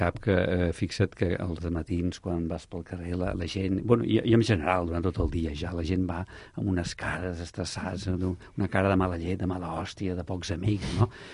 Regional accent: Sant Cugat del Vallès, Catalonia, Spain; quan era petitó, tu, jo soc fill de Sant Cugat

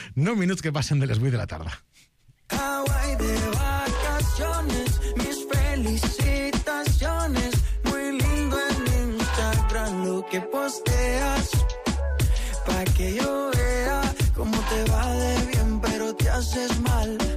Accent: Castelló de la Plana, Valencian Community, Spain; per cert, jo soc de Castelló

